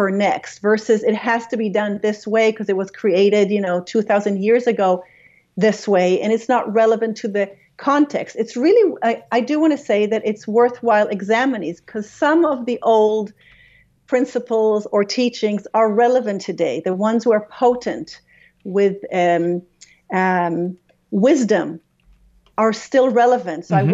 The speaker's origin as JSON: {"language": "English", "country": "Israel", "tie": "born or raised there", "said": "I grew up in Israel, a Jewish father and a Christian Protestant mother who was Swedish, who married my father and moved to Israel."}